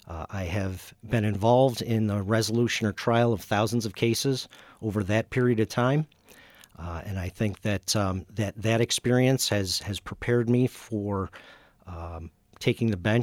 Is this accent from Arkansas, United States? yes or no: no; Rochester, New York, United States; I grew up in the Charlotte neighborhood of the city of Rochester. I attended Rochester City Schools right from kindergarten through 12th grade.